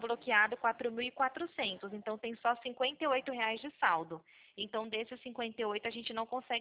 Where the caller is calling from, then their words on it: Nova Odessa, São Paulo, Brazil; Eu falo aqui da cidade de Nova Odessa, aqui da região de Campinas